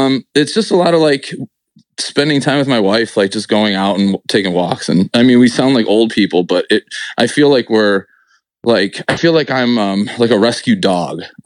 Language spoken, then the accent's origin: English; Buffalo, New York, United States; This was always just a flyover zone for me growing up in Buffalo.